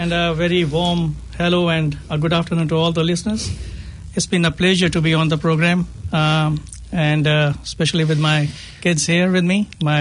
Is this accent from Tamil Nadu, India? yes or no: no; Delhi, India; now in New Zealand; I am basically from Delhi, born and bred in Delhi, completed my education. I moved to New Zealand about 15 years ago with my family